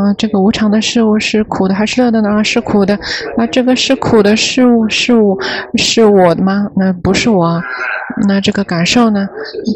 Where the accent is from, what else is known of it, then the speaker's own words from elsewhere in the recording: Thailand; Chinese is a second language; 我们泰国人觉得这个皮肤很白，然后我们觉得很漂亮